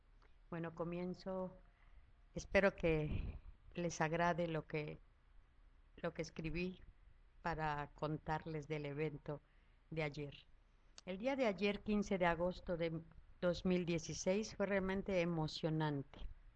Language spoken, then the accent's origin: Spanish; Yucatán, Mexico; festividades yucatecas. Algaripola se usa en las vaquerías. Las vaquerías es una fiesta popular de mi tierra linda.